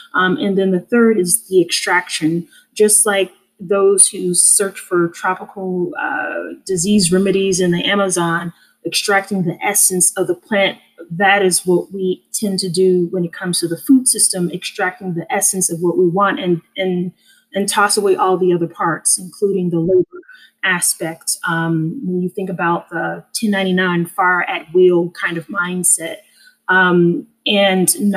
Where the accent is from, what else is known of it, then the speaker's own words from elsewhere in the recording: Oklahoma, United States; early on as a kid growing up in Oklahoma